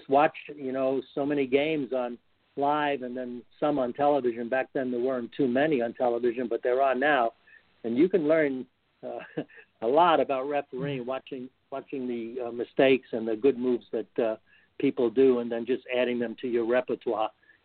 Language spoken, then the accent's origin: English; New York City, New York, United States; which I had growing up in New York City no idea even existed.